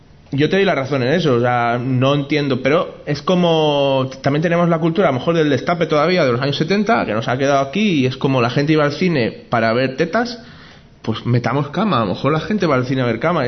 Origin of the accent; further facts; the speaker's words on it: Catalonia, Spain; bueno, siendo catalán, ¿cómo no voy a aprovechar